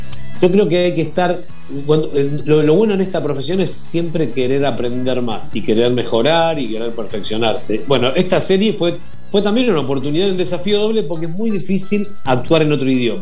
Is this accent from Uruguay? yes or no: no; Argentina; fui invitado allí como argentino conocido en España